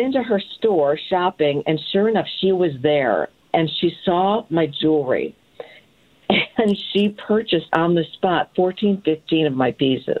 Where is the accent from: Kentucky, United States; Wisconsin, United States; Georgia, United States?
Wisconsin, United States; Racine; moved away as an adult; But I've lived here for, 40 years or so. I come from Racine, Wisconsin.